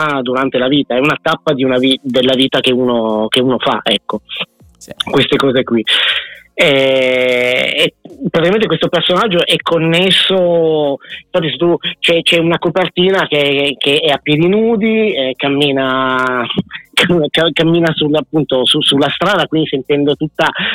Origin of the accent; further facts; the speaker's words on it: Ferrara, Emilia-Romagna, Italy; Sono proprio di Ferrara, insomma, da quella zona lì. Comunque è sempre quella grande zona dell'Emilia Romagna, ecco.